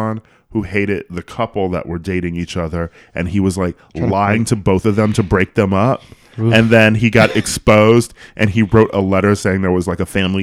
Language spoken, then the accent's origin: English; Milwaukee, Wisconsin, United States; now in Los Angeles, United States; Milwaukee.